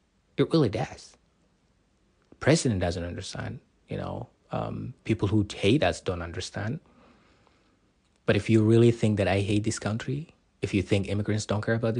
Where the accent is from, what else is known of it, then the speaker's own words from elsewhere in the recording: Somalia; So even though I grew up in Somalia, I didn't have a nationality document. Nothing. No birth certificate, no passport.